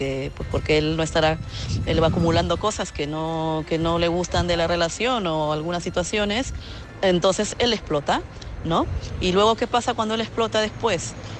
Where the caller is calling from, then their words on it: Madrid, Community of Madrid, Spain; de Madrid.